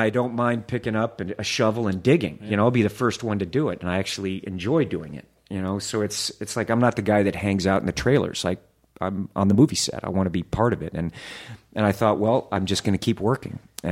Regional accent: the South, United States; you know, Mr. Hoffman, I was raised in the South.

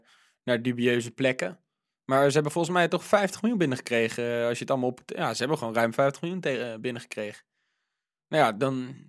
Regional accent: Netherlands; ik denk dat wij gewoon als Nederlanders de AZ-talenten te hoog inschatten

